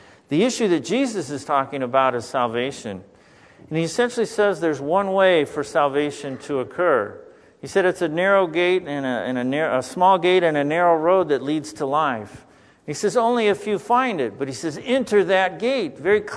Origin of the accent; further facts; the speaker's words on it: Arizona, United States; Because I was raised in Arizona, I saw it a lot there.